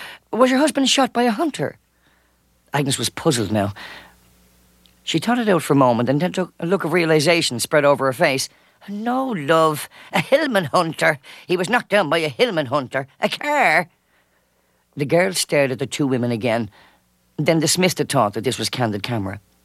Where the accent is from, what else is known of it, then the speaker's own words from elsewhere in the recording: Dublin, Leinster, Ireland; now in United States; Yeah, I grew up in the city centre of Dublin, and it's populated mainly by dockers, stevedores, and on the female side, market dealers.